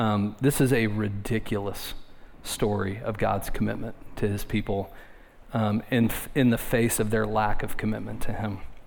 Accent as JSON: {"language": "English", "region": "Northern US", "country": "United States", "tie": "born or raised there", "lives_now": "Nashville, United States", "said": "I grew up in the North, and then I married a Nashville girl, and her mother makes cheese grits. We don't have grits in the North."}